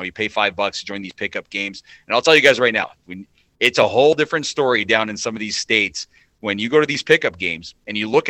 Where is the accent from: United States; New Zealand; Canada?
Canada; Toronto, Ontario; I'm born and raised in Toronto, midtown, downtown, uptown, went to school uptown.